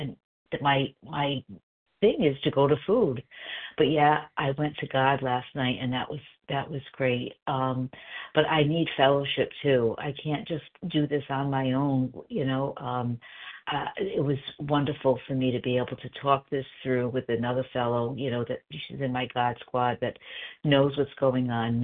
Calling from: South Carolina, United States; I am calling in from South Carolina.

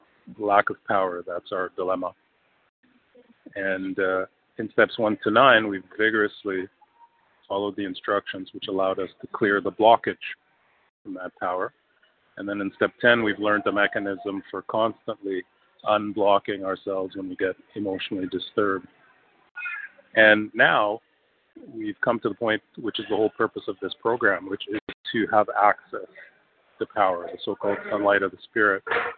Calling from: Toronto, Ontario, Canada; I'm in Toronto, Canada.

